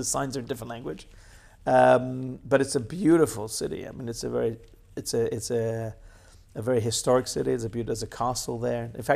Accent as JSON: {"language": "English", "region": "Wales", "country": "United Kingdom", "tie": "born or raised there", "said": "So we grew up in Wales. And then we came, as many British people do, at age of 16 for summer camp in Israel for about a month."}